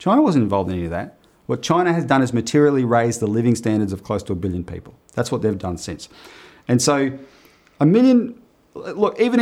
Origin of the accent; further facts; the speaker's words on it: Australia; I reckon as an Australian, I want Australia to have a peaceful role in the world